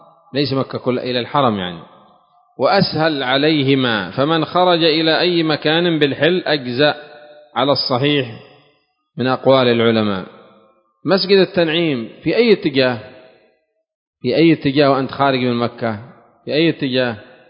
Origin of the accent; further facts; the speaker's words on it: Yemen; لو كان عندنا في اليمن كان قد نبشوه وعملوا الزفلت فوقه.